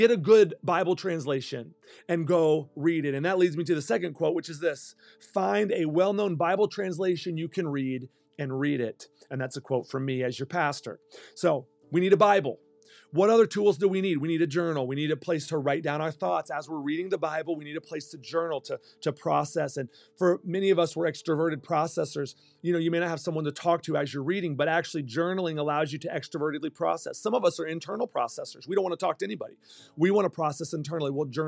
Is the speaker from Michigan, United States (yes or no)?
no; Texas, United States; I grew up in Texas and we spoke Spanish a little bit